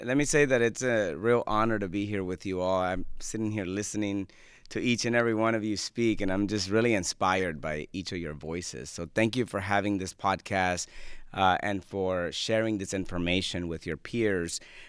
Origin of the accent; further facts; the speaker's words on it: California, United States; also born or lived in Guatemala; I was born in Guatemala. My family brought me here when I was 9 years old in 1989. And so I look at the world through the lens of a person who grew up in California in the 90s as an undocumented student.